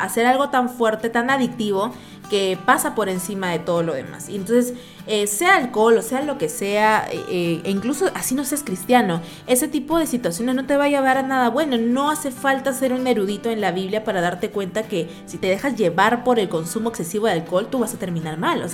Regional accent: Peru; en esta parte del mundo, nosotros somos de Perú, en la parte de Latinoamérica quizás

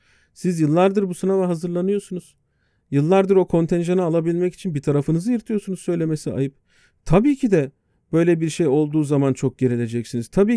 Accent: Antalya, Turkey; Nitekim ben Antalyalı bir insan olarak

